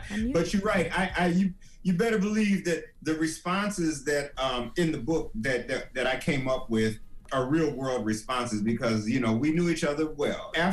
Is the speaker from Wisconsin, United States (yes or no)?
no; Springfield, Illinois, United States; Well, I'm actually from a small town in Illinois, Springfield, which is actually the capital. Everybody thinks Chicago is, but it's Springfield.